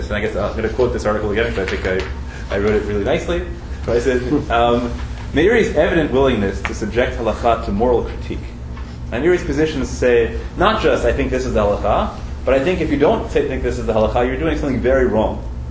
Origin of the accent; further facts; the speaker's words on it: United States; So on the one hand, I'm an American. And as an American, an American who's very patriotic and deeply influenced by American tradition.